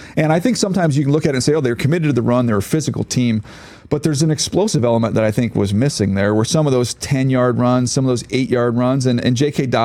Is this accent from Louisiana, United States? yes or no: no; San Diego, California, United States; I was kid growing up in San Diego